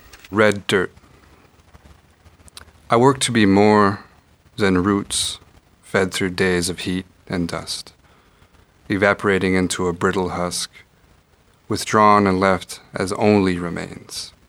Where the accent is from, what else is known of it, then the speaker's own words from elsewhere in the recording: Arizona, United States; also born or lived in Alaska; I'm from the Arizona desert. I need sunshine.